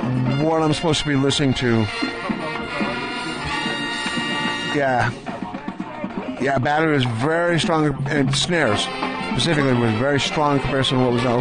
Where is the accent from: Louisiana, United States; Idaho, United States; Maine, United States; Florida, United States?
Idaho, United States; Hidden Lake; I'm from Hidden Lake, Idaho